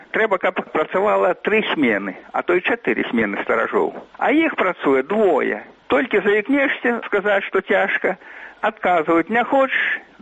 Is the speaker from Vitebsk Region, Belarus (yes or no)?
yes; Vitebsk Region, Belarus; моя вёска поміж Докшицами и Бягомлем